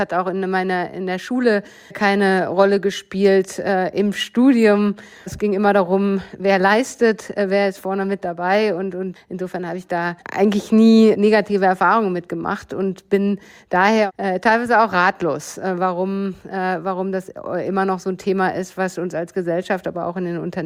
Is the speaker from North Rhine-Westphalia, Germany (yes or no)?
yes; Bochum, North Rhine-Westphalia, Germany; Ja, ich bin groß geworden im Ruhrgebiet, in Bochum und damit in einem Umfeld, was aus meiner Erinnerung sehr gemischt war.